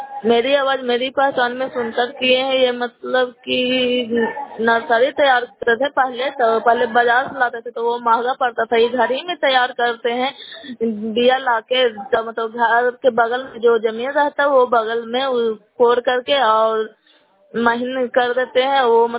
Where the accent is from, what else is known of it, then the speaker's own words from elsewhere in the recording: Nalanda, Bihar, India; नालंदा जिला नगर नौसा ब्लॉक कैला पंचायत के निवासी हूँ।